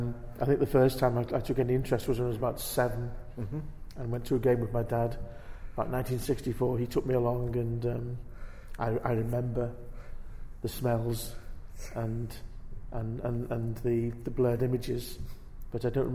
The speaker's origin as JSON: {"language": "English", "town": "Crosby", "region": "North West England", "country": "United Kingdom", "tie": "born or raised there", "said": "Born in Crosby."}